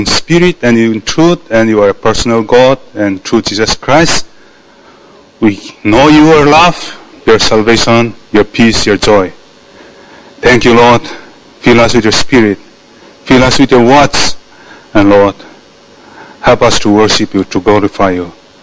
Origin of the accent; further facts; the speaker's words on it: India; English is a second language; I'm from India. Do I look like Indian? But I'm from India.